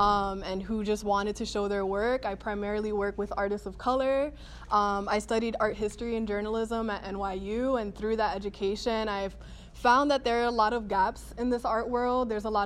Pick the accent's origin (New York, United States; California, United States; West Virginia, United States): New York, United States; New York City; born and raised in the Bronx. Woo! You're, I'm 23 years old.